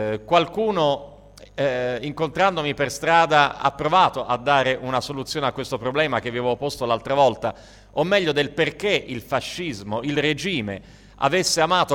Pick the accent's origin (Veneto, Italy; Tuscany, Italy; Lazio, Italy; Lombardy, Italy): Tuscany, Italy; sì, sono toscano